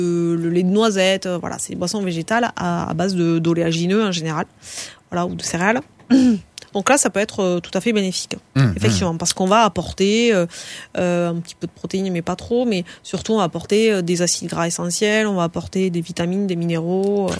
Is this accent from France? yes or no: yes; Grand Est, France; accent: Alsatian; C'est mon accent qui m'a trahi.